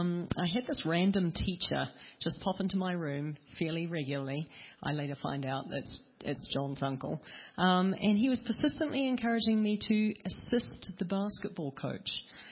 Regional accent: United States; she might possibly have an accent as an American.

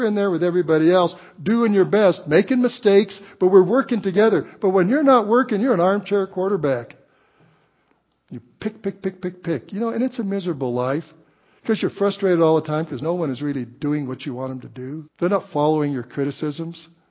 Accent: Colorado, United States; We came from a very poor community in southern Colorado

